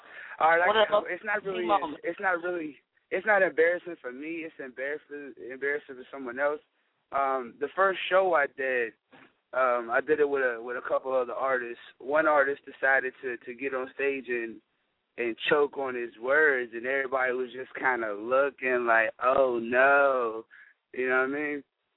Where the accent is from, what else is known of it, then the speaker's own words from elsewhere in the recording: Charlottesville, Virginia, United States; I was invited to UVA, which is, you know, the college, of course, in my hometown.